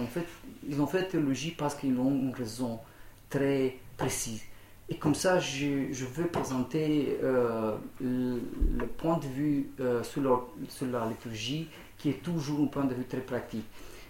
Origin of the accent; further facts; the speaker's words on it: Sibiu, Sibiu County, Romania; French is a second language; Je travaille à la faculté de théologie du Sibiu en Transylvanie.